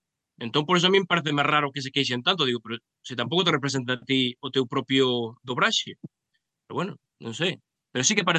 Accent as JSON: {"language": "Galician", "region": "Galicia", "country": "Spain", "said": "Porque son galego, pero tamén son máis divertidos."}